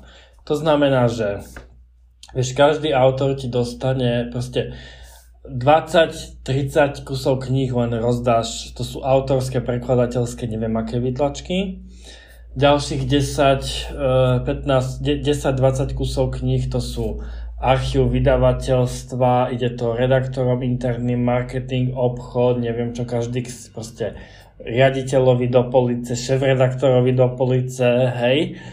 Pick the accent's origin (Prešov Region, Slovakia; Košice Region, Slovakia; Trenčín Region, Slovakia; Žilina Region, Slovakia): Košice Region, Slovakia; Košice; Ja si pamätám svoju knižnicu doma na Silisku v Košiciach